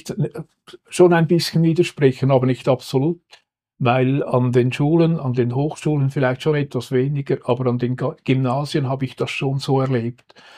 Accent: Switzerland; Aber auch bei uns in der Schweiz, es funktioniert einfach immer wieder, oder?

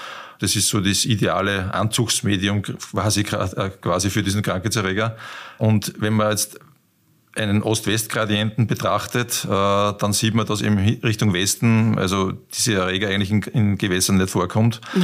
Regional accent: Austria; Die gibt es bei uns in Österreich aber nicht.

